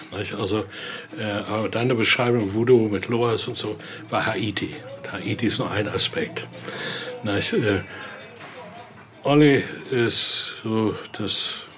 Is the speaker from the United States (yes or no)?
no; Benin; Ich komme ursprünglich aus Benin